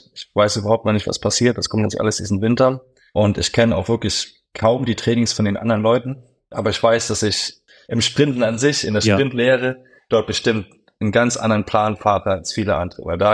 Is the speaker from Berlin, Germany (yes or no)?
no; Dresden, Saxony, Germany; weil alle eigentlich wussten, ich bin Dresdner.